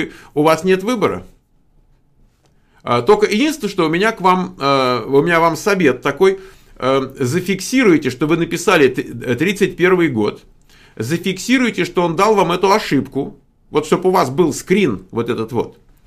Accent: Russia; also born or lived in Germany; Родился в Германии, всю жизнь живу в России.

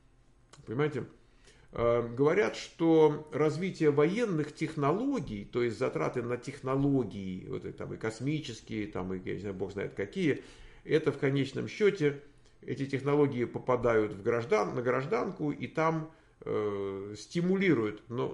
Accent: Ukraine; Добрый вечер. Мы из Украины.

